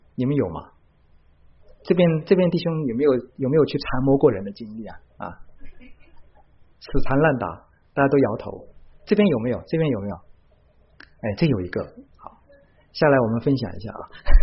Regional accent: Hong Kong; 因为我是从香港过来的

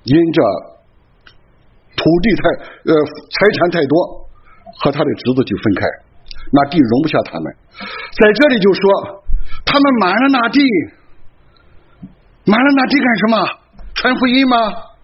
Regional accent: China; 这是我们人往往都有这个毛病，尤其我们中国人是人无远虑必有近忧的，远处是虑，近处是忧，没有喜乐

